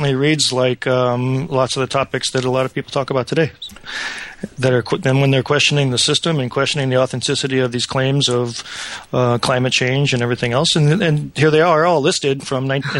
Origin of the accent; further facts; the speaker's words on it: St. Louis, Missouri, United States; In St. Louis.